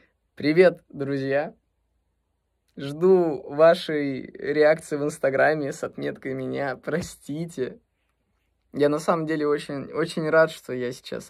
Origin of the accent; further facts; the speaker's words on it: Novosibirsk, Novosibirsk Oblast, Russia; born there; Я родился в Новосибирске.